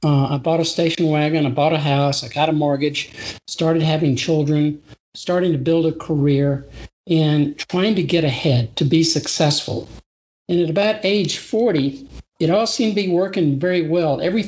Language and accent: English; Memphis, Tennessee, United States; But yes, I was born in Memphis and raised in Memphis and went to a public high school called Central High School.